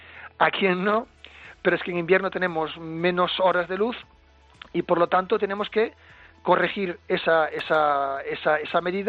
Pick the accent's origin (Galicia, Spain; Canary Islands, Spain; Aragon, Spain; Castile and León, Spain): Galicia, Spain; porque yo soy de la Costa de la Morte, mi casa está un poco al norte de Cabo Finisterre